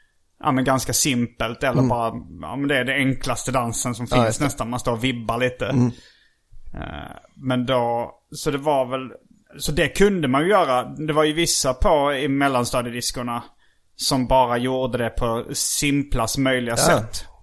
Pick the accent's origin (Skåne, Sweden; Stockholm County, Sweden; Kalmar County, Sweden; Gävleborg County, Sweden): Skåne, Sweden; accent: Scanian; Men då kom jag ihåg att jag kunde inte riktigt bara ha min vanliga dialekt. Nej. Varken i busringningarna eller i sketcherna. Jag var tvungen att bre på en liten extra skånska.